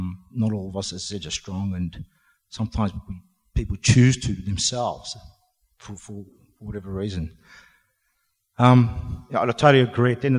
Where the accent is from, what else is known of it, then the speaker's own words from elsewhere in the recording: Braybrook, Victoria, Australia; I grew up in total poverty in the western suburbs. I went to Braybrook High. We grew up around Braybrook.